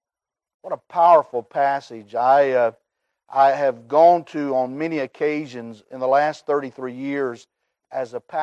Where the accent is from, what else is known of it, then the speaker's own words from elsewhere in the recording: Logan, West Virginia, United States; That's my hometown, that area. I'm from Logan